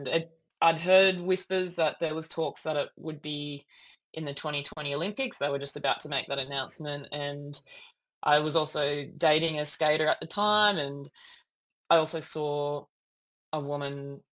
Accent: New South Wales, Australia; I grew up on the New South Wales Central Coast, so beautiful place to grow up, not too much happening

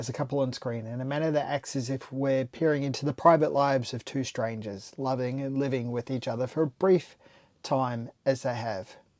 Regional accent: Australia; accent: Australian; as you probably understand from my accent, from an Australian perspective.

